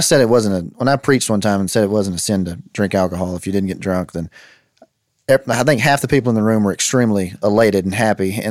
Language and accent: English; Harrisburg, United States; So definitely when I was a kid, growing up in Calvary Baptist Church in Harrisburg, the big city of almost 3,000 people.